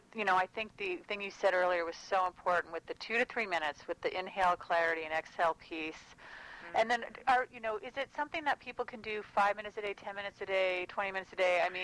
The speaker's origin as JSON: {"language": "English", "region": "California", "country": "United States", "said": "I'm from California, so."}